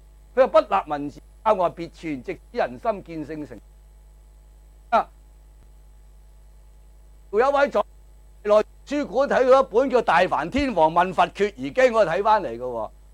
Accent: China; 我哋中國人講得好啊

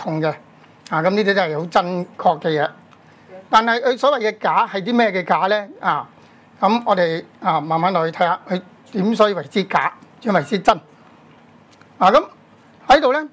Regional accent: China; 我哋中國人都係用個心字噶啦

